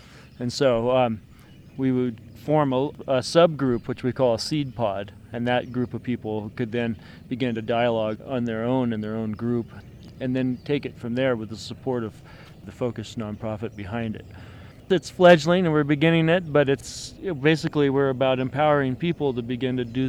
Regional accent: Murphys, California, United States; I'm from Murphy's, California.

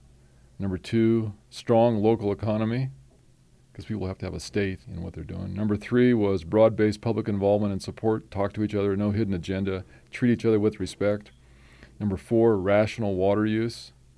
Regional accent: Kingsburg, California, United States; I'm from Kingsburg, California.

